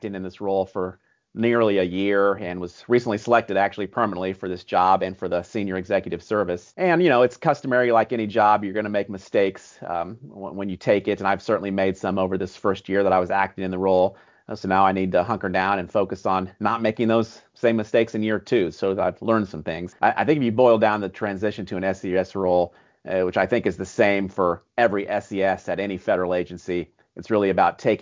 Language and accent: English; Columbus, Indiana, United States; I did not know him, but we're both from Columbus, Indiana. So I thought, hey, if he can't hire a hometown kid, who can he hire?